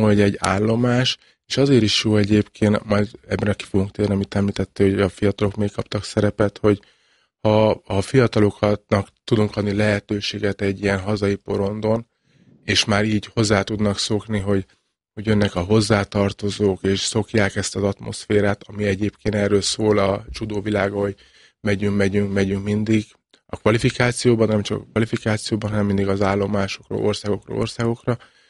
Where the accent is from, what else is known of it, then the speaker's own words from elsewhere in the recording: Hungary; de nem csak azért, mert magyar vagyok